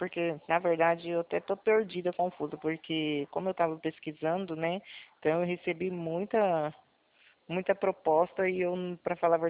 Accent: Presidente Prudente, São Paulo, Brazil; Não, eu sou de Presidente Prudente.

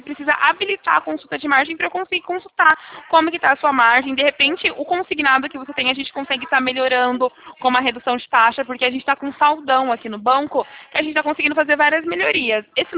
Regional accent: Sumaré, São Paulo, Brazil; Eu sou aqui de Sumaré, ao lado de Campinas, interior de São Paulo.

